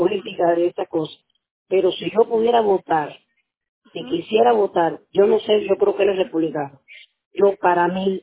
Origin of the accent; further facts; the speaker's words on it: Cuba; como yo soy cubana